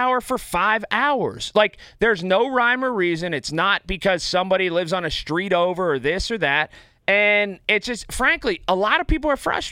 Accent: Sharpsburg, Pennsylvania, United States; I went to Fox Chapel High School. I grew up in Sharpsburg.

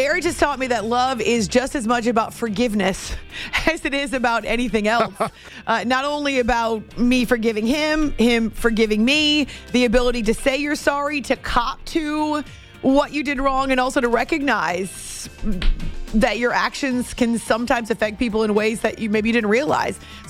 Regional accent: New Hampshire, United States; Because I used to love the snow growing up in New Hampshire.

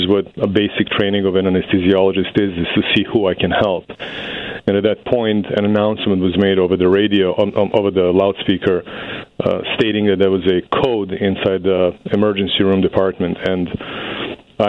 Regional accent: Belgrade, Serbia; I was a European kid. I was born in Serbia, in Belgrade, and I was an active rower.

